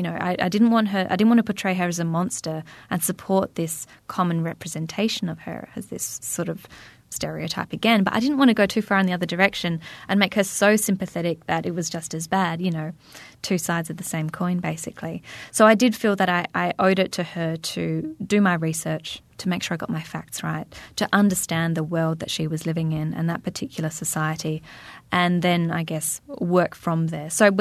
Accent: Australia; had anticipated the difficulties of entering a small, quite tightly knit community as an outsider, as the Australian exchange student.

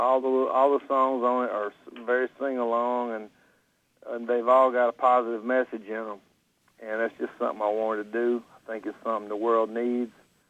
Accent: Tupelo, Mississippi, United States; who lives in my hometown, Tupelo, Mississippi, you know, he went to all the different kinds of churches, too

